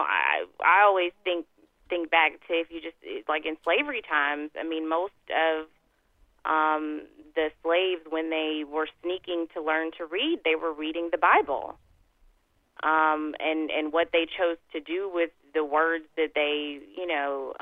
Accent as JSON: {"language": "English", "region": "Texas", "country": "United States", "said": "And being a Texan, I've had conversations"}